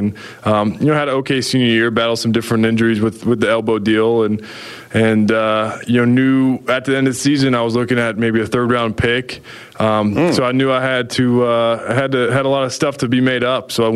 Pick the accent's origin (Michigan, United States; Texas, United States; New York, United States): Texas, United States; Dallas; also born or lived in Tampa, Florida; Well, I was born in Tampa, Florida. Lived there until I was five, and then moved to Dallas, Texas. Grew up in Texas.